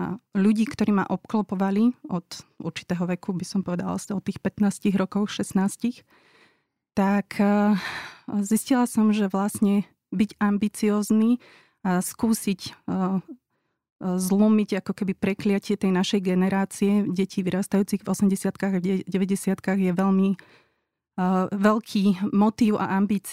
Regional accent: Žilina Region, Slovakia; Ja pochádzam z Liptova, som štvrté dieťa zo štyroch a sme boli rodina striktne patriarchálna.

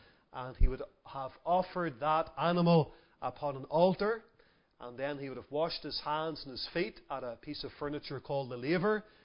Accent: Lisburn, Northern Ireland, United Kingdom; now in Coleraine, United Kingdom; I grew up in Lisburn, and now I live in Coleraine. I've got a wife and three children, and we've been in Coleraine for about 6 years.

